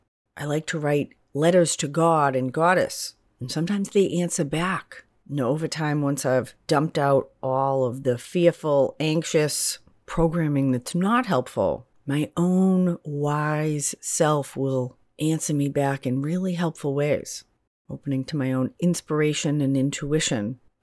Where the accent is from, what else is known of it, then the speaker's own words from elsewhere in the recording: New England, United States; I grew up in New England, so four seasons and rain is not new to me